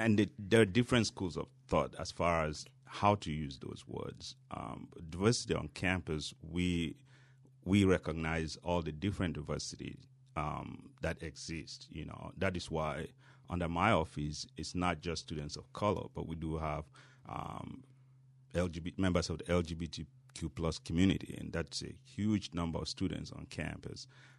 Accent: Cameroon; moved away as an adult; now in United States; I came from Cameroon in West Africa, and that was in 2002. And I can tell you it was very cold. But I stayed 18 years later.

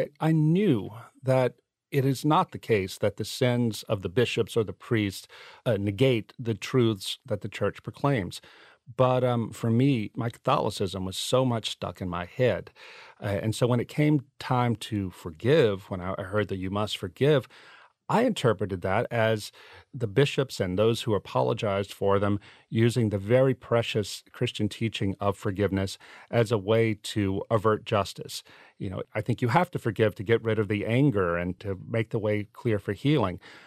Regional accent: St. Francisville, Louisiana, United States; also born or lived in Philadelphia; my wife and I felt that we needed to move from Philadelphia back to my hometown in Louisiana, a little town called St. Francisville

